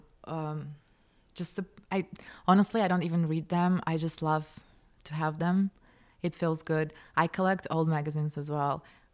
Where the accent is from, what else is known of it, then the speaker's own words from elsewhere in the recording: Moscow, Russia; Yeah, because in our country, I grew up in Moscow, in Russia.